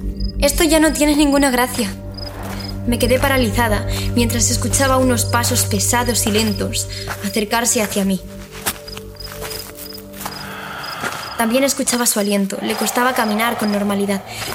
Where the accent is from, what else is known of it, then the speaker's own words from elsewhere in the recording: Madrid, Community of Madrid, Spain; y he vivido toda mi vida en España